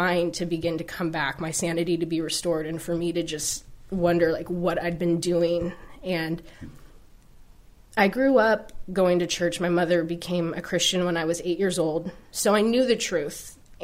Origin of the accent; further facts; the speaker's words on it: California, United States; I grew up in Southern California and partying, if you will, drinking and recreationally using drugs was just part of my background.